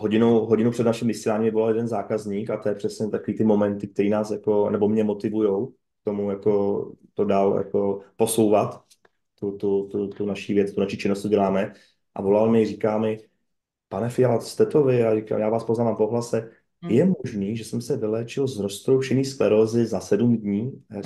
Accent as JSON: {"language": "Czech", "town": "České Budějovice", "region": "South Bohemian Region", "country": "Czechia", "said": "já jsem Budějčák, takže my pijeme Budvar"}